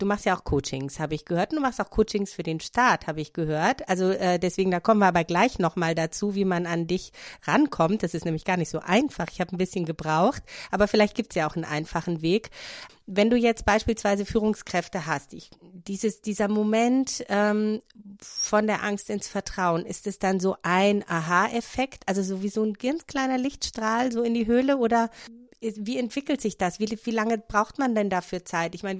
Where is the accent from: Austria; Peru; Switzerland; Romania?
Romania; now in Germany; Ich habe auch viel dafür getan, um mich hier in Deutschland anzupassen. Ich komme eigentlich aus Rumänien